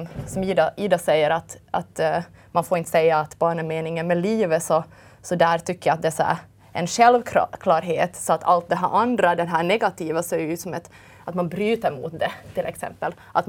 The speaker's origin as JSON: {"language": "Swedish", "region": "Ostrobothnia", "country": "Finland", "tie": "born there", "moved": "yes", "lives_now": "Helsinki, Finland", "said": "jag är född i Österbotten, har nu bott i Helsingfors i 15 år"}